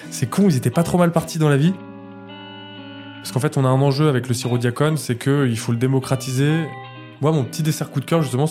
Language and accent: French; Auvergne-Rhône-Alpes, France; now in Paris, France; j'ai 29 ans, je suis originaire d'Auvergne et très attaché à mon Auvergne natale. Voilà, fier de l'être, comme beaucoup d'Auvergnats, j'ai l'impression. Mais adopté par Paris, notamment, ça fait une petite dizaine d'années que je suis là.